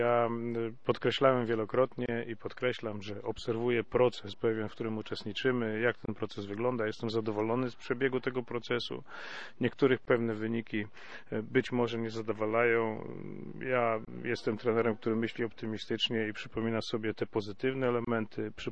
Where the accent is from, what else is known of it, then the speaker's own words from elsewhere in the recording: Gdańsk, Pomeranian Voivodeship, Poland; Ja osobiście jako gdańszczanin czuję się tu jak w domu